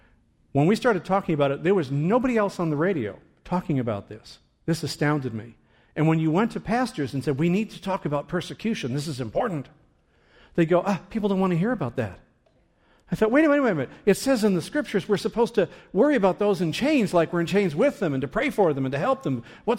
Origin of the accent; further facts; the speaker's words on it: United States; also born or lived in Germany; I said, I'm an American boy. We're in an Arab country.